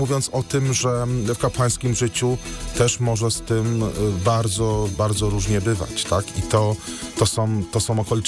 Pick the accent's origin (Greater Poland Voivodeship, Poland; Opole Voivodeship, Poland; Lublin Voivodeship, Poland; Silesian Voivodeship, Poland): Silesian Voivodeship, Poland; choć akurat u nas na Śląsku nie jest to praktykowane. Na Śląsku raczej rekolekcje są raz w roku